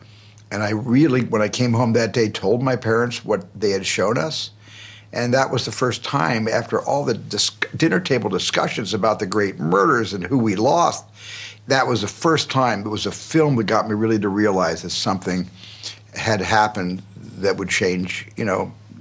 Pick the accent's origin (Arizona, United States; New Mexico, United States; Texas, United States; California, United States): Arizona, United States; Certainly I identified inside being, you know, in a family, in a large family growing up in Arizona.